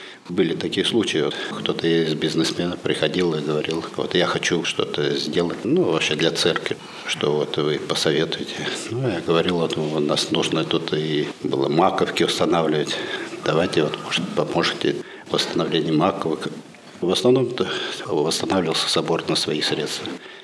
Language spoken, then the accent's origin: Russian; Volgograd, Volgograd Oblast, Russia; born there; also born or lived in Lithuania / Ulan-Ude, Russia; Не, я вообще родился в Волгограде.